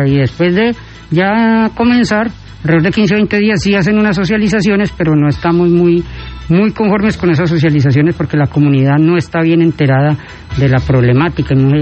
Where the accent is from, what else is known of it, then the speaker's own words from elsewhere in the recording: Salónica, Valle del Cauca, Colombia; yo soy un hijo de Salónica, yo nací en estas tierras, tengo 49 años y conozco las problemáticas de mi región de aproximadamente 40 años